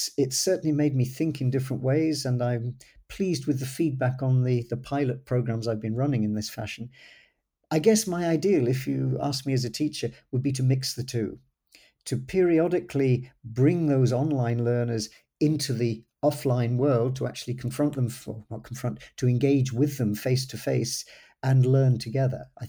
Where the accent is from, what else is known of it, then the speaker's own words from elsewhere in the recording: England, United Kingdom; Oh, tea. I'm an Englishman.